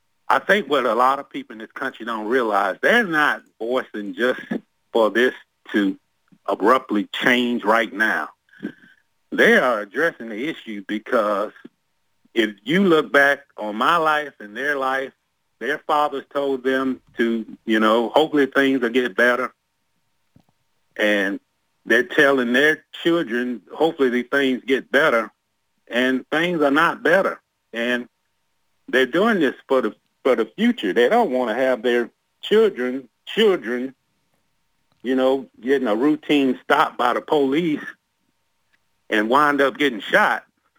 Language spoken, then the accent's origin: English; Jacksonville, Florida, United States; I'm a black man, and I'm born and raised in Jacksonville.